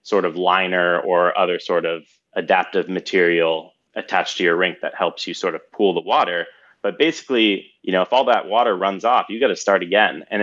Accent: Florida, United States; I'm from Florida. Sea level rise is definitely posing a threat to Florida.

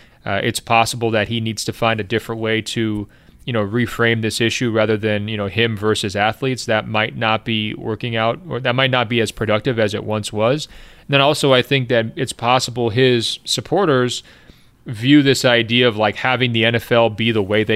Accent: Hong Kong; I'm from Hong Kong, and that has essentially been our daily existence for most of the past 12 months

